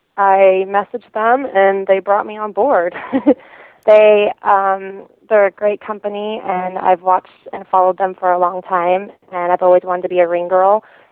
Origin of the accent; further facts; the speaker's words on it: Idaho, United States; he's from my hometown in Idaho.